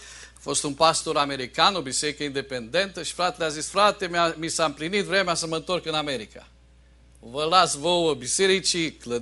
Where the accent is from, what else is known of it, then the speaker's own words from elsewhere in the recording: Cluj-Napoca, Cluj County, Romania; born there; now in Constanța, Romania; Sunt în Constanța de 24 de ani. M-am născut la Cluj și Domnul m-a chemat să merg un fel de misionar în această zonă a României